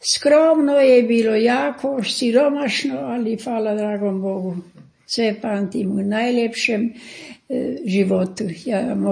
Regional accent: Gola, Koprivnica-Križevci County, Croatia; born there; u Goli sam rođena, sad sam 98 godina stara

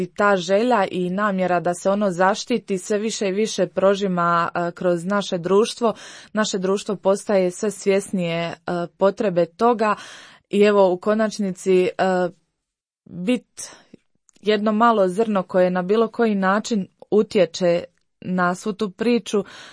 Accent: Imotski, Split-Dalmatia County, Croatia; a ja sam inače rođena i odrasla u Imotskom

